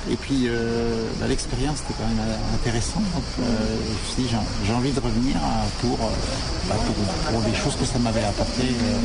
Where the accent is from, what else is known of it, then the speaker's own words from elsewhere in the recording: Paris, Île-de-France, France; je viens de Paris.